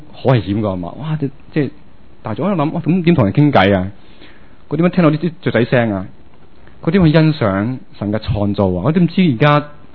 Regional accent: Hong Kong; 我哋香港人都成日諗住食咩啦

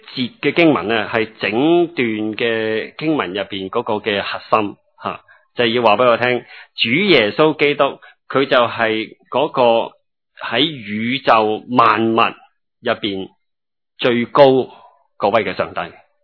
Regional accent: China; 即是好像我们中国人即是中国人的社会里面你讲个名字出来就可以了。

